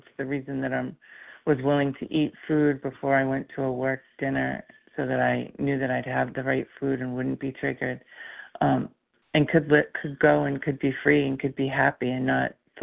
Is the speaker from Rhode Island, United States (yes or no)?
yes; Rhode Island, United States; I'm from Rhode Island.